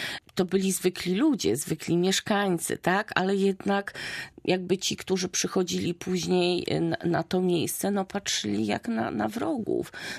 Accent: Olsztyn, Warmian-Masurian Voivodeship, Poland; born there; ja się urodziłam już w Olsztynie, ale tak naprawdę moja rodzina wcześniej mieszkała na Dolnym Śląsku, czyli też na tak zwanych ziemiach wyzyskanych.

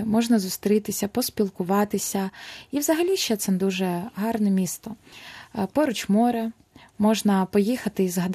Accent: Enerhodar, Zaporizhzhia Oblast, Ukraine; я з Запоріжжя, з Енергодару, і поруч буквально 200 кілометрів

